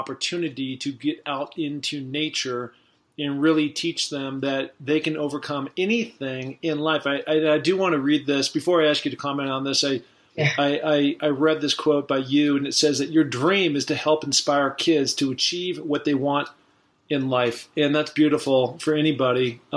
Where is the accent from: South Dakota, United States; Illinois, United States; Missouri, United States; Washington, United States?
Washington, United States; Seattle; I grew up in the Northwest in Seattle and spent a lot of time in the mountains.